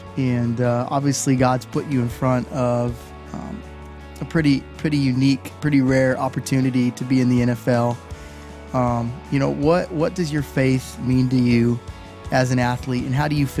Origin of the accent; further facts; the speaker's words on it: Vancouver, Washington, United States; I'm from Vancouver, Washington, so the Seahawks have been my team.